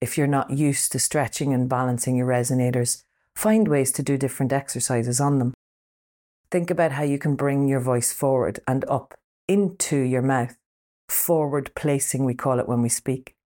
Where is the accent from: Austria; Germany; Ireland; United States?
Ireland; Firstly, I'm Irish. Secondly, I'm human.